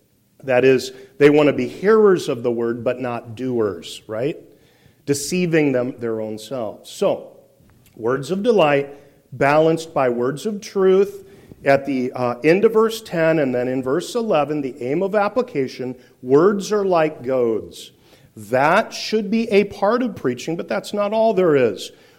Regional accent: Iowa, United States; Now, I grew up in Iowa. I grew up in a city, but my grandparents had a farm.

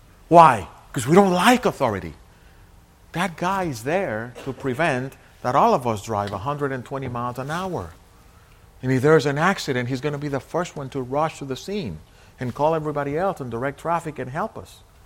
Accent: Dominican Republic; I'm from the Dominican. That's why I say it.

